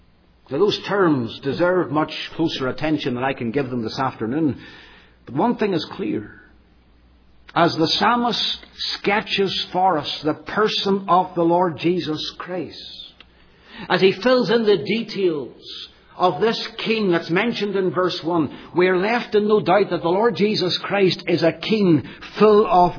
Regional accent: United Kingdom; I come from the United Kingdom, and we have a monarchy over there

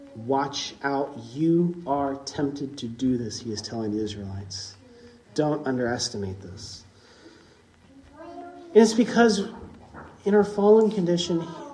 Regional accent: Texas, United States; And when I grew up in East Texas, it's all like this.

